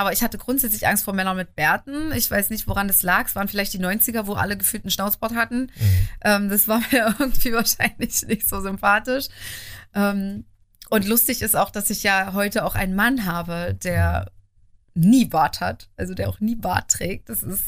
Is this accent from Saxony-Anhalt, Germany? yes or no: yes; Dessau-Roßlau, Saxony-Anhalt, Germany; Das findet in meiner Heimatstadt Dessau-Roßlau statt